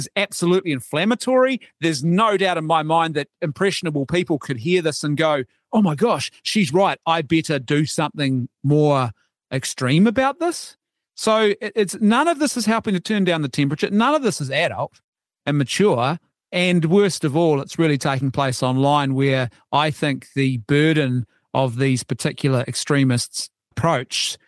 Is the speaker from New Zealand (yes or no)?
yes; New Zealand; I'm a Kiwi, but my Irish heritage, I'm all for hyperbole and a good, robust debate.